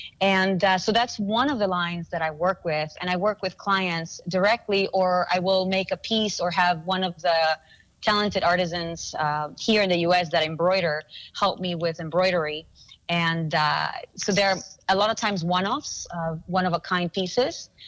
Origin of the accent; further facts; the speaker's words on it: Peru; And while I was in Peru for a visit, I'm from Peru, I was visiting family